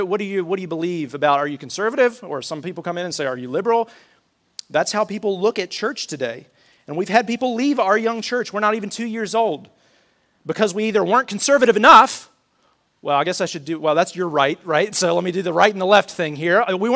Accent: United States; I'm American. I love being an American.

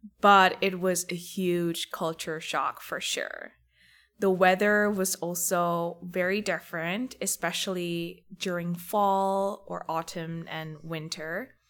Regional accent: Surabaya, East Java, Indonesia; moved away as an adult; now in Kingston, Canada; I moved to Canada from Indonesia in 2021. So I was born and raised in Surabaya, Indonesia, and moved here all the way to Canada in Kingston in 2021.

